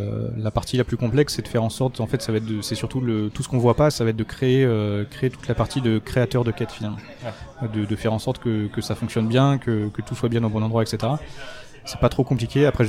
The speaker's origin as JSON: {"language": "French", "town": "Lyon", "region": "Auvergne-Rhône-Alpes", "country": "France", "said": "moi je viens de Lyon, donc c'était la région lyonnaise, en gros, Romans, etc."}